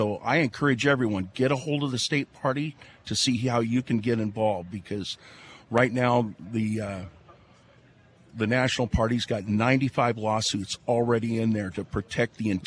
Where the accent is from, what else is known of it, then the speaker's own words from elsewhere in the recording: Bainbridge, United States; And I'm a farmer from Bainbridge.